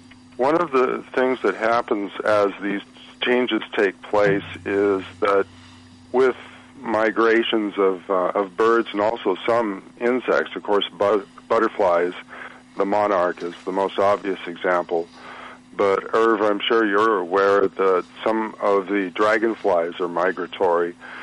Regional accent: United States; I grew up in Decatur County, and very reliably in the 1970s, the first turkey vulture would show up on April 1st there, and that's along the Grand River in that watershed.

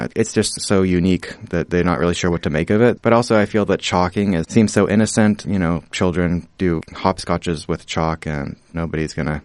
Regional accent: California, United States; I'm from California, and I just started doing chalk in California

